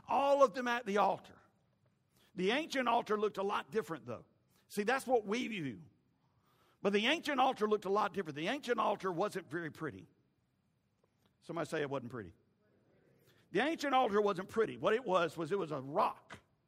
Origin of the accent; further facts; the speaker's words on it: Bessemer, Alabama, United States; when I was growing up in Bessemer First Assembly of God in Bessemer, Alabama.